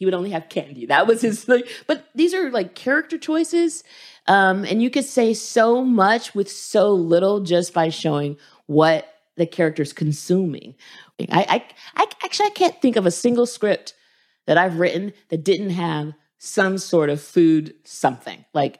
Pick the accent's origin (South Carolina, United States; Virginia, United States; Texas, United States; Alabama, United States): Texas, United States; Dallas; I grew up in Dallas, Texas, and I went to New York University. And so in New York was the first place I lived outside of Dallas.